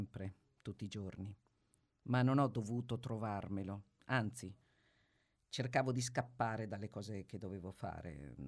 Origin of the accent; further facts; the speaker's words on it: Ukraine; Italian is a second language; now in Italy; Vengo dall'Ucraina, anche se vengo non è il verbo giusto. Mi hanno portato qui con la forza.